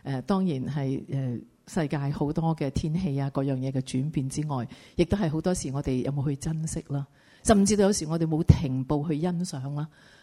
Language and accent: Cantonese; Hong Kong; 我嚟自香港嘅，咁所以好多人咧，香港人尤其是 好忙嘅